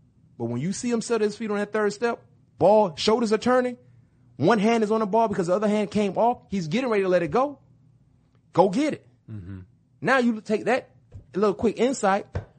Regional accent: Florida, United States; I'm from Florida, bruh.

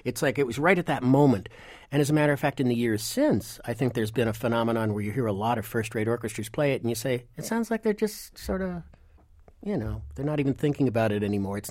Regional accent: Cleveland, Ohio, United States; Well, he was certainly the hero of my youth because I was raised in the Cleveland area

